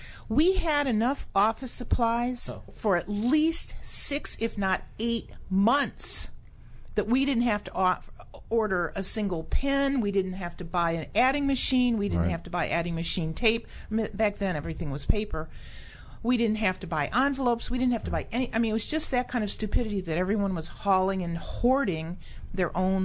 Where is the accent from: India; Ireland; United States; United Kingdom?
United States; Michigan; I'm from Michigan.